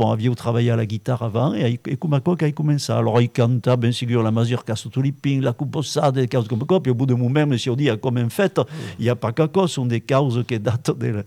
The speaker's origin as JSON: {"language": "French", "town": "Castelsarrasin", "region": "Occitanie", "country": "France", "said": "Je suis de Castel Sarrazin. Et du patois, je m'en souviens."}